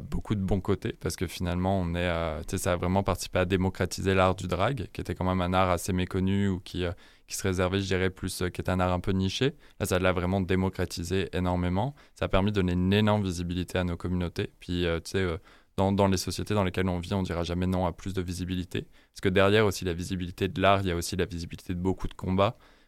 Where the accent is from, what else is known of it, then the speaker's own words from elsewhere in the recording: France; je suis français, mais aussi portugais.